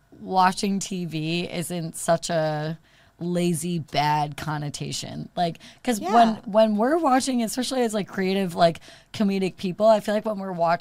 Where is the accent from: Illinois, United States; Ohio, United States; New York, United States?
New York, United States; Queensbury; Well, Buffalo's where I went to college, but I'm from, like, an hour north of Albany. Like, Saratoga, Lake George area.